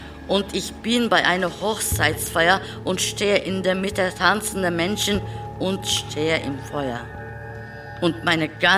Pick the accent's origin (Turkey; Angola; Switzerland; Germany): Turkey; Trabzon, Trabzon Province; Nein, wir sind aus Trabzon.